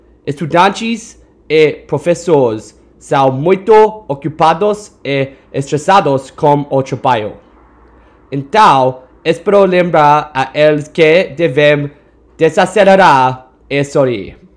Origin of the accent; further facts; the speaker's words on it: Sydney, New South Wales, Australia; now in New Haven, United States; I'm studying economics at Yale. I'm from Sydney, Australia, but live in New Haven.